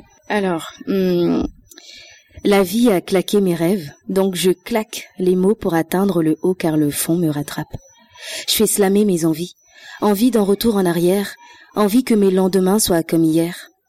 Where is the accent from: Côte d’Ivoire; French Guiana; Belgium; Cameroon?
French Guiana; also born or lived in Montpellier; moi je suis une guyanaise, je suis slameuse et comédienne, je rentre tout juste là de Montpellier. Ça fait 6 mois que je suis en Guyane